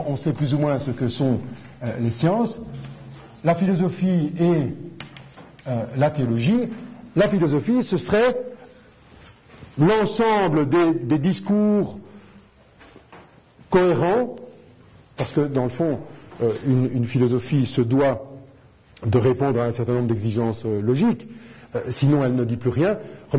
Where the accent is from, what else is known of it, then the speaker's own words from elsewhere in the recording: Belgium; Puisque je suis belge, sûrement je dois faire des belgicismes sans m'en rendre compte